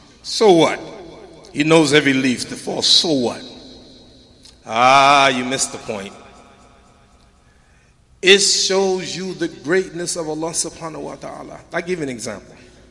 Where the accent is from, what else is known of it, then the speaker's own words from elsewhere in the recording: United States; I'm from the United States. I'm not from Canada.